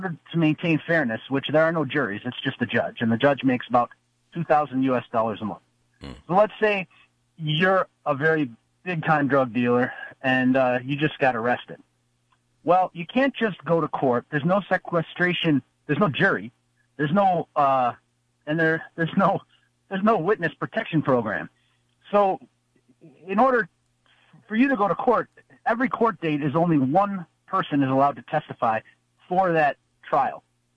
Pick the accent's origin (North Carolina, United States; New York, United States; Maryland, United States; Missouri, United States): New York, United States; Buffalo; and I grew up in New York in a very liberal area of Buffalo.